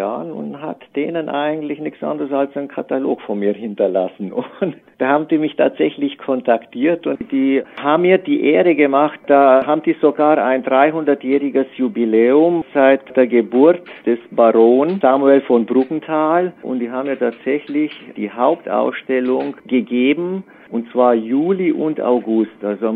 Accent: Romania; moved away; ich bin ja auch aus Rumänien

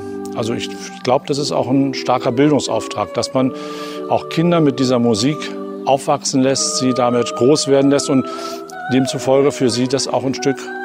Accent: Frankfurt, Brandenburg, Germany; Ich komme aus Frankfurt an der Oder. Ich bin dort Kirchenmusiker seit 2003, also seit 20 Jahren und war vorher schon in Apolda in Thüringen in Deutschland als Kirchenmusiker tätig

